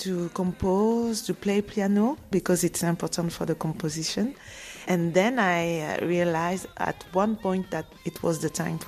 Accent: France; I grew up in France, so my Douala is bad.

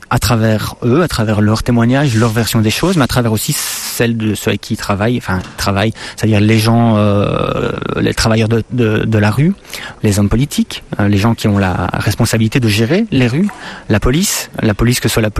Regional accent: Liège, Wallonia, Belgium; On est liégeois

